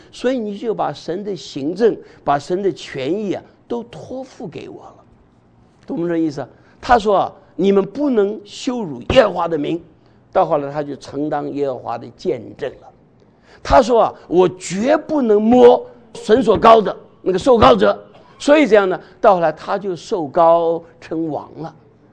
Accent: China; 我们中国人老是一句话，息事宁人呢

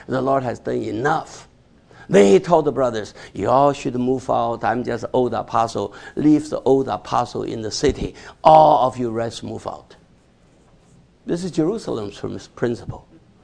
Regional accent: Yantai, Shandong, China; I just wish I could go back to my hometown, Qifu, that Yantai, huh? Go back hometown and walk on that street.

